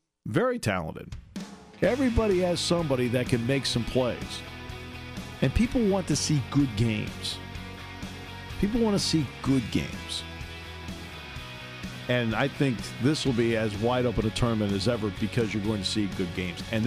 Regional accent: New England, United States; I grew up in New England.

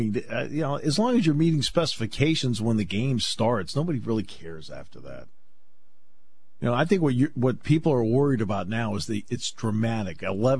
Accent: New England, United States; Everybody knows I grew up in New England.

